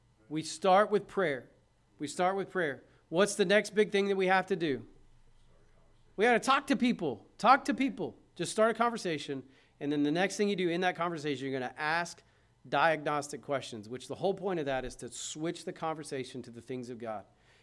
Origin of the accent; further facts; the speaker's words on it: Braggs, Oklahoma, United States; I grew up in Braggs